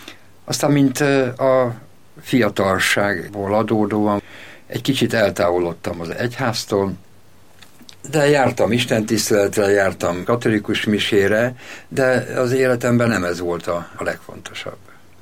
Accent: Miskolc, Borsod-Abaúj-Zemplén, Hungary; Én miskolci gyerek vagyok, én 63 éves vagyok, miskolci gyerek vagyok, egy olyan környéken nőttem föl, ahol ott voltak a reformátusok, ott voltak a katolikusok, a görög katolikusok, és én református családban születtem

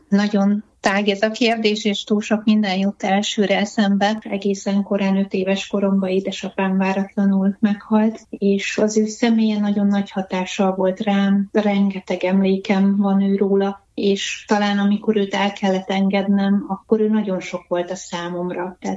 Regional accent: Budapest, Hungary; én Budahegyvidéki gyülekezetben nőttem föl.

